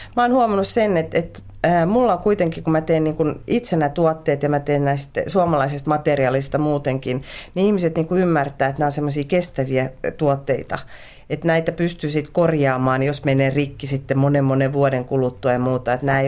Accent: Rymättylä, Southwest Finland, Finland; mä oon kotoisin Rymättylästä kalastuspitäjästä, missä niin kuin syödään aina kalaa

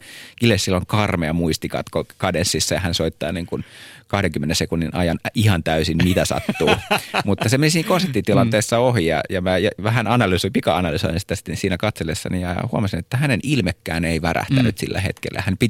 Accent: Espoo, Uusimaa, Finland; Mä olen itse espoolainen

